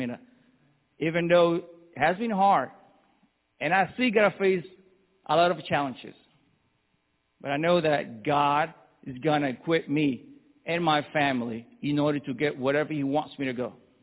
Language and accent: English; Venezuela; moved away; I'm from Venezuela. And my journey, so I left my country 10 years ago with my family.